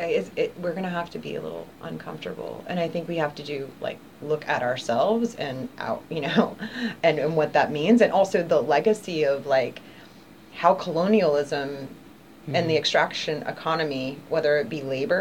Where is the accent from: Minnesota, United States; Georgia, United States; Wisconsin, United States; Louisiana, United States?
Louisiana, United States; oh, I'm from Louisiana, you know, I'm indigenous, or I'll say Indian